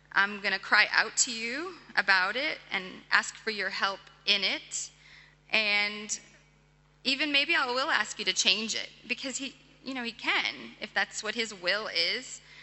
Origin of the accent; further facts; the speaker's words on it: Texas, United States; born there; accent: American; So I was born in Texas. Probably can hear a little bit American there. Born in Texas, and when I was 4 years old, my dad became the pastor of our church.